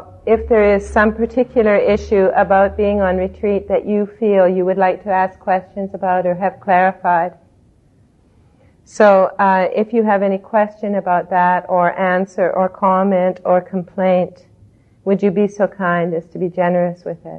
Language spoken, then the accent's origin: English; Canada; because I'm from Canada and we're a lot slower there.